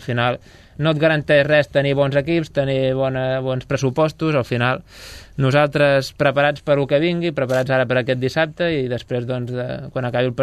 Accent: Reus, Catalonia, Spain; i la veritat que sóc reusenc

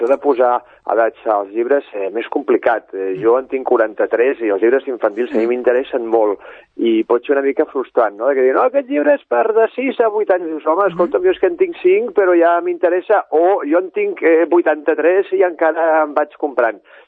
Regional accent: Tarragona, Catalonia, Spain; aquí prop de casa nostra, que som de Tarragona.

